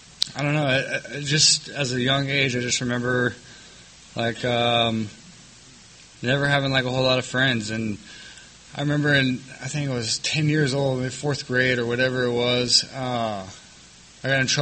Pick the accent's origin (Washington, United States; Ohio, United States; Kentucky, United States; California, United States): California, United States; San Diego; I grew up in Linda Vista, Claremont, pretty much any scumbag town in San Diego.